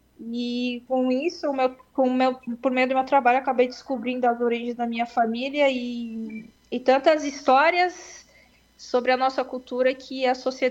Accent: Concórdia, Santa Catarina, Brazil; Sou natural de Concórdia.

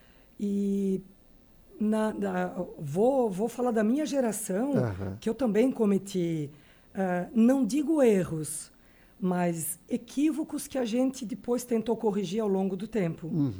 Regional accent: Orleans, Santa Catarina, Brazil; Então, eu terminei a minha infância em Orleans e praticamente ali eu fui criada por ela

